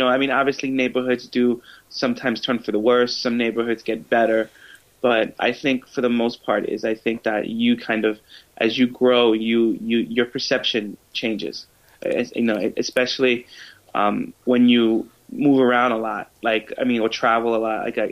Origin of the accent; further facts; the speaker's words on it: Bronx, New York, United States; now in Queens, United States; where I grew up in the Bronx, I live in Queens now, but where I grew up over there, it's very different.